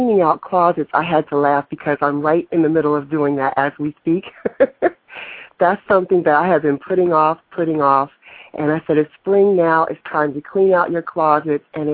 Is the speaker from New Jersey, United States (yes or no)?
yes; New Jersey, United States; I'm from New Jersey.